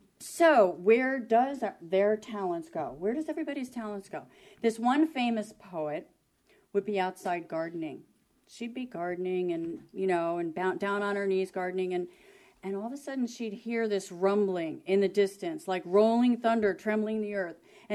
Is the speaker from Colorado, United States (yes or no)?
no; New Jersey, United States; born there; in the hospital where I was born, the same hospital that I was born in New Jersey.